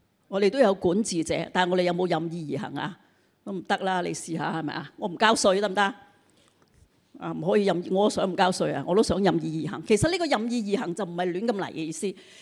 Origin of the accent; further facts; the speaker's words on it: China; 我哋中国人都顶唔顺啦，有冇搞错？